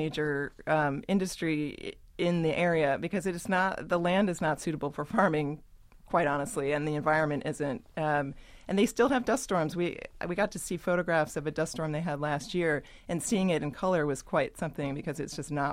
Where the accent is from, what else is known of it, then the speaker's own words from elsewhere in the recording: Cleveland, Ohio, United States; also born or lived in San Diego / Chicago; now in Brooklyn, United States; There was a short stint in Chicago, where my parents are both from. But yes, I grew up mainly in Cleveland and in San Diego.